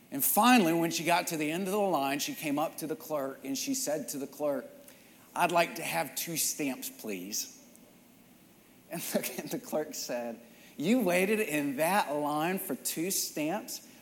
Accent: Midland, Texas, United States; I grew up in Midland, Odessa, and there were still a lot of people out there. I think in Midland, there's about 100,000 folks.

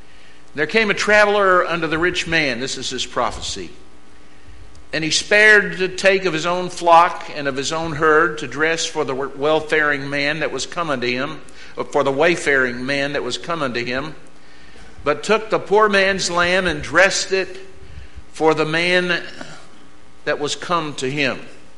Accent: Texas, United States; And I guess I'm just Texan enough and mean enough that I don't feel real bad when it happens.

